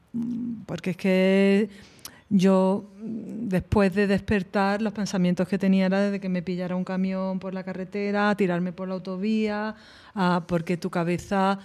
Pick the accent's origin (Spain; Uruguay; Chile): Spain; Málaga, Andalusia; yo soy andaluza, ¿no? Soy de Málaga.